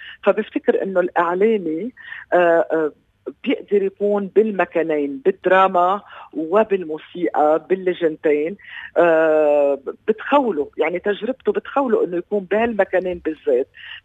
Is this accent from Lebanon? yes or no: yes; Lebanon; نحنا كلبنانيين